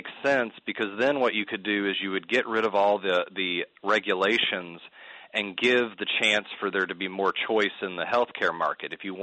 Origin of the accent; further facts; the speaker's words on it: Midwest, United States; also born or lived in Texas; Although I will say I lived in Texas for a couple years, and then you just basically hold yourself up because being a Midwesterner